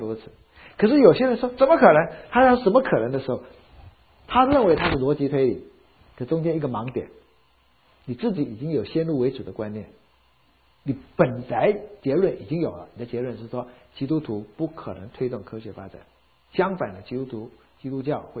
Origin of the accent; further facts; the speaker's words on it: China; 在我们中国人的思维方式来讲呢